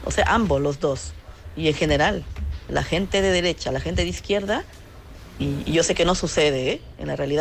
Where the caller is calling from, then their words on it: Madrid, Community of Madrid, Spain; de Madrid.